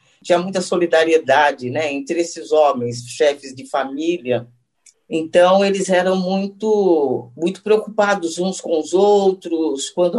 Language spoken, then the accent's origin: Portuguese; São Paulo, Brazil; born there; Eu nasci em São Paulo, na Lapa, num dia de São João, 24 de junho de 1950.